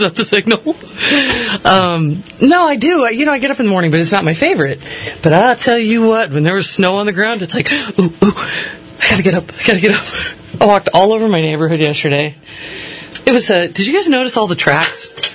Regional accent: Connecticut, United States; I mean, I grew up in Connecticut. I've seen a lot of snowmen.

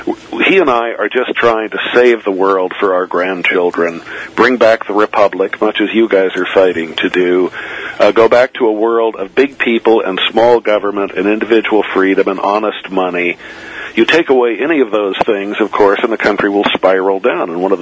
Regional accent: Redlands, California, United States; I'm a fellow Californian, of course. I'm just from Redlands instead of Redding.

